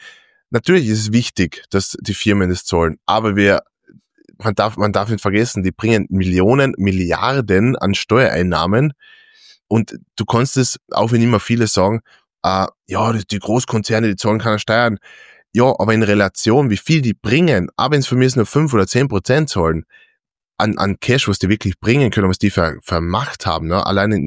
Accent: Austria

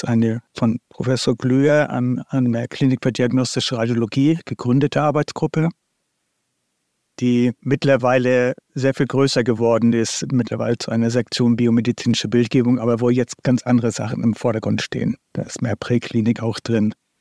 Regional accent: Kiel, Schleswig-Holstein, Germany; born there; promovierter Physiker, geboren in Kiel, auch dort studiert, also hier studiert, lebe auch hier.

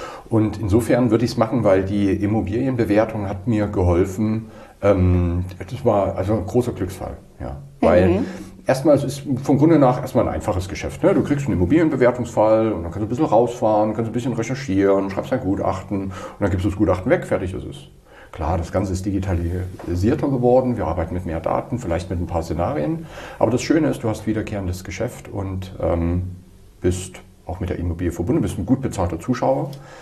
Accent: Saxony, Germany; ich bin in Sachsen groß geworden.

